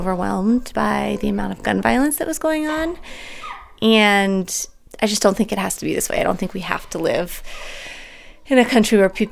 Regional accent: Idaho, United States; also born or lived in Hailey / Dietrich; Idahoan. I've grown up in Idaho for most of my life. I've lived in lots of rural parts of the state. So I was born in Haley, Idaho, lived in Dietrich, Idaho.

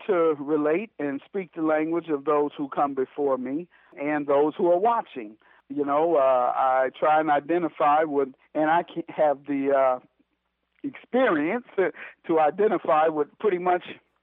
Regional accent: Detroit, Michigan, United States; where I grew up in Herman Gardens, where over half of the households did not have fathers, and this was in the 70s.

